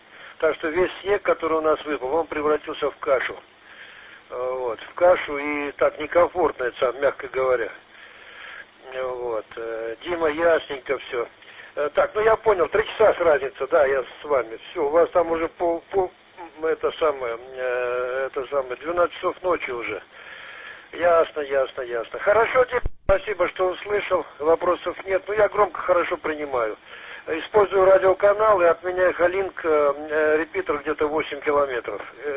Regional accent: Uzbekistan; я сам из Узбекистана

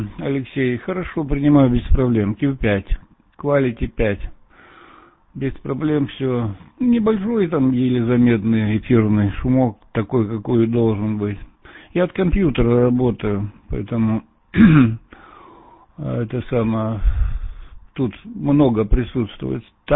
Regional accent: Chechnya, Russia; born there; now in Pyatigorsk, Russia; Ставрополье. Ну, а насчет рождения могу удивить. Родился в Чечне.

